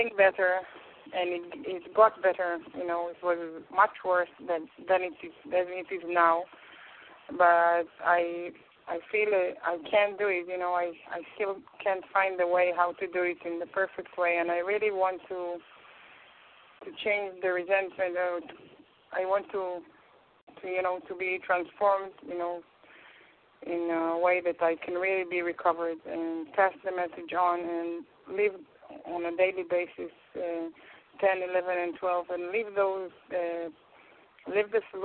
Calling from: Israel; I'm speaking from Israel.

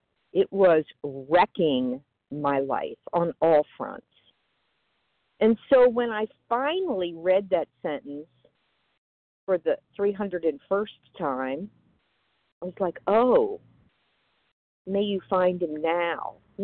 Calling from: Florida, United States; I am recovered for today in Florida.

